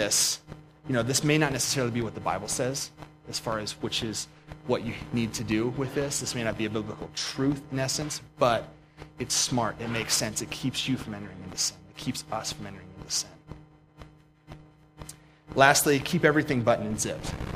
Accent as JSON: {"language": "English", "region": "Pennsylvania", "country": "United States", "tie": "born or raised there", "said": "I know in Montana, we may not have these. I grew up in Pennsylvania where we had guardrails pretty much"}